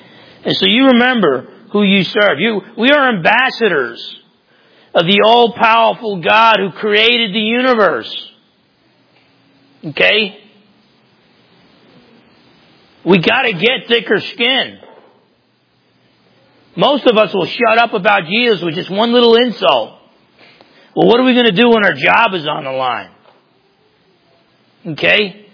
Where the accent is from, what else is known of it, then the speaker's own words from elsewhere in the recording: New Jersey, United States; I'm from Jersey, too.